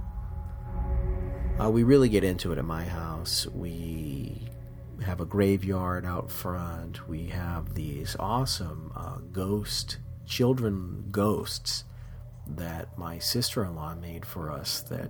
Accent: New England, United States; I grew up in New England, and I want the leaves turning.

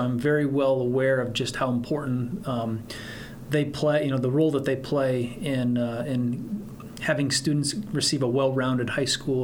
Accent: Belmond, Iowa, United States; I'm a Belmont-Clemmy High School graduate. After that, I went to the University of Northern Iowa.

